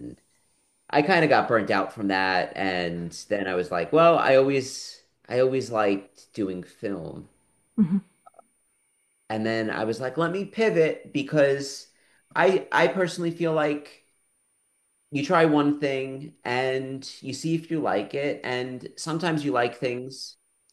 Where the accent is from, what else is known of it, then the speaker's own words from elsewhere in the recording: United States; And when I was growing up in the United States here, we have these garage sales.